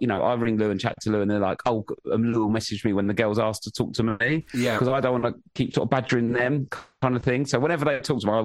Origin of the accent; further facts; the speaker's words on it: England, United Kingdom; now in Australia; now I'm just like that weird fucking Pom walking around filming children.